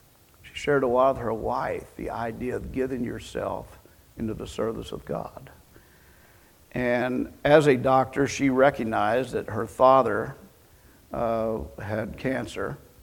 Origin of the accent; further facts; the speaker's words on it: Farmington, United States; She retired to Farmington, my hometown, and ended up working there in the state hospital